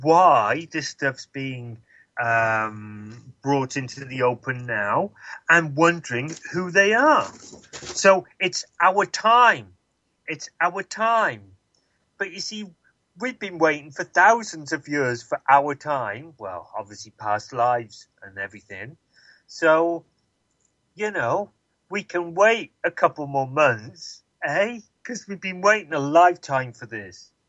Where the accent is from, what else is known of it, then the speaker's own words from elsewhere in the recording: England, United Kingdom; my queen, I'm from England, my queen isn't a reptilian shapeshifter.